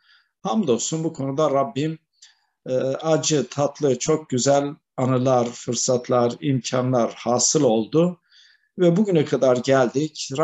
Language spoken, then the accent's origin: Turkish; Malatya, Turkey; 1956 Malatya doğumluyum. İlkokul, ortaokul, lise, üniversite, tüm öğrenim hayatım Malatya'da geçti.